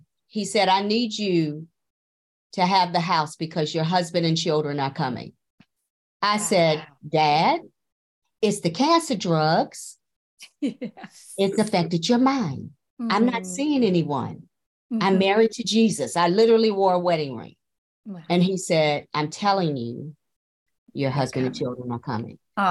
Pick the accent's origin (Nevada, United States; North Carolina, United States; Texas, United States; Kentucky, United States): Kentucky, United States; Louisville; I think one of the most unique things about my path is that I came from Louisville, Kentucky